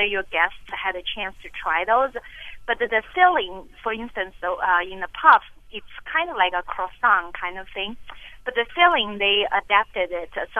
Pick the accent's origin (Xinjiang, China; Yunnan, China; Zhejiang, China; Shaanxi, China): Yunnan, China; now in Madison, United States; I am from China. I am from the Yunnan province.